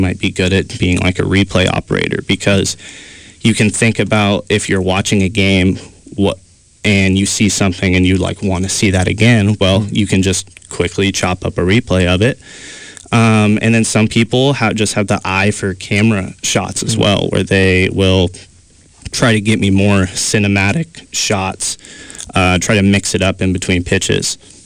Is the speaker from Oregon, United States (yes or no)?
yes; Joseph, Oregon, United States; I grew up in Eastern Oregon, a small town called Joseph, Oregon.